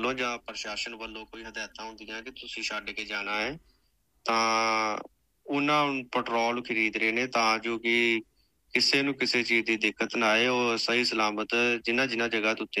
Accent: Punjab, India; ਔਰ ਜਿਹੜਾ ਸਾਡਾ ਪਿੰਡ ਹੈ, ਸਾਡਾ ਪਿੰਡ ਹੈਗਾ ਆ ਕੋਈ 6 ਤੋਂ 7 ਕਿਲੋਮੀਟਰ ਦੂਰ ਬਾਰਡਰ ਤੋਂ

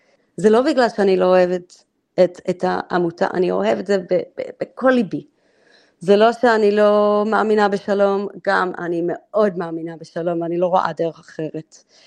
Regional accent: Melbourne, Victoria, Australia; moved away as an adult; now in Israel; גדלתי בתקופת האוזלו, ככה, ואז קיבלתי החלטה שאני עולה לארץ, שגדלתי במלבן, בבית ספר מנסקופס.

